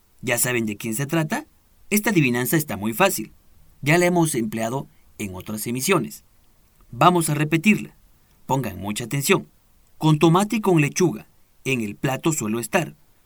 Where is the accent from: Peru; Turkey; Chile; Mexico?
Mexico; Oaxaca; Nosotros como oaxaqueños nos sentimos orgullosos de pertenecer a él.